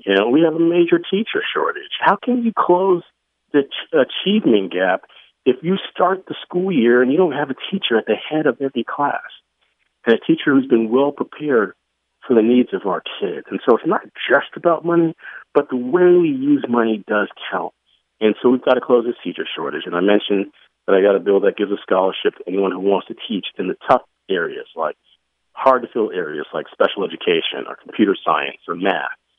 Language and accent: English; California, United States; born there; I was born in the Bay Area. My mom was an immigrant who came here from Panama, was a teacher in San Jose. My dad was a soldier who came here from Detroit and served in Vietnam.